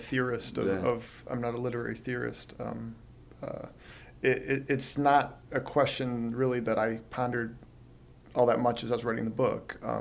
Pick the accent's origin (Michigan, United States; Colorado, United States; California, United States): Michigan, United States; Detroit; I'm from Detroit. I mean, there's a... you know, sort of a big city identification that comes from growing up in a place.